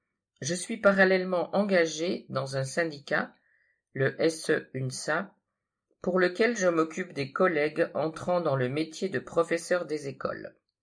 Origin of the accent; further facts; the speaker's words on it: Saint-Maximin, Auvergne-Rhône-Alpes, France; Je suis originaire de Saint-Maximin et vis dans le Grésivaudan depuis 35 ans. J'habite maintenant Sainte-Marie-du-Mont.